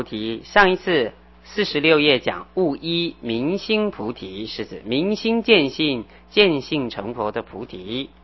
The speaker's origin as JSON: {"language": "Chinese", "country": "China", "said": "所以我们中国人很喜欢禅宗，可是我们中国人也很喜欢讲，哎，一切都不离开你的心地法门。"}